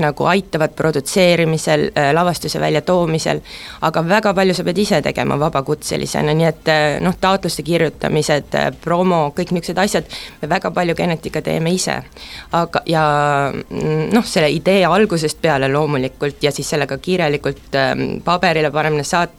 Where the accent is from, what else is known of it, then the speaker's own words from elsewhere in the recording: Pärnu, Pärnu County, Estonia; also born or lived in Tallinn; Pärnu on mu kodulinn.